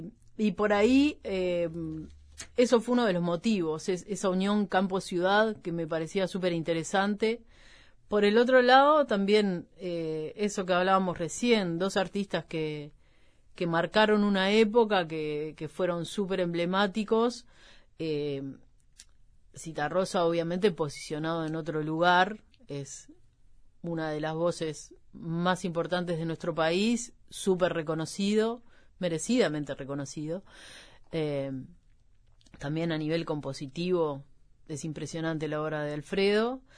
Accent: Montevideo, Uruguay

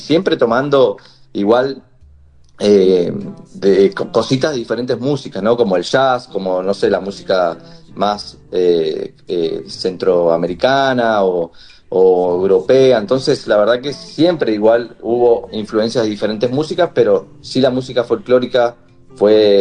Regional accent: Chubut, Argentina; porque yo soy de Chubut, de Patagonia.

